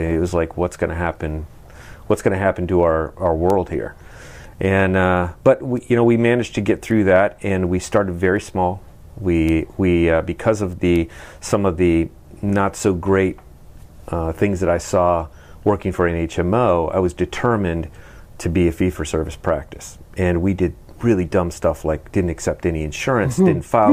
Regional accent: Michigan, United States; moved away as an adult; I moved down to North Carolina from Michigan after I got out of dental school, did 2 years of residency, fell in love with North Carolina

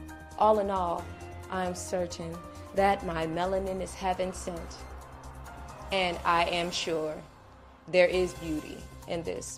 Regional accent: Los Angeles, California, United States; I'm from South Los Angeles, and this piece is titled Black Privilege.

